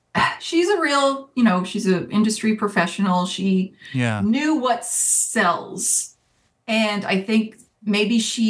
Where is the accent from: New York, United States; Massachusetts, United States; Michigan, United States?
Massachusetts, United States; Stow; Yeah, I grew up in Massachusetts, Stowe, Massachusetts, which is kind of a small ruralish town, kind of like maybe 45 minutes west of Boston.